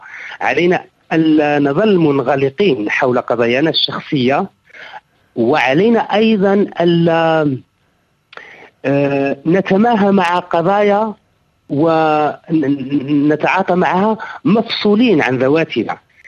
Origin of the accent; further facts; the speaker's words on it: Algeria; ما نحققه الآن أقل مما نستحقه كجزائريين